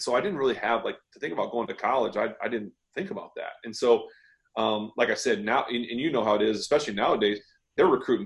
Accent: Ohio, United States; I grew up in Ohio, obviously

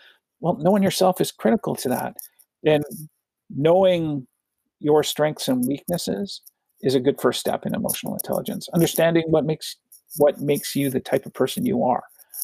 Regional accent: Powell River, British Columbia, Canada; I come from Powell River, BC, was born in 1969

